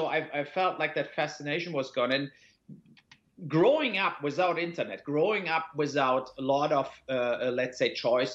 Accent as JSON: {"language": "English", "town": "Cologne", "region": "North Rhine-Westphalia", "country": "Germany", "tie": "born or raised there", "second_language": "English", "said": "It's actually from my hometown, Cologne."}